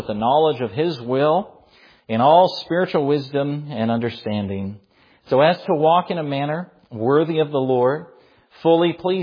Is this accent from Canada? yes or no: yes; Canada; also born or lived in New Zealand; we're Canadian, born in Canada and lived in New Zealand, part of the Commonwealth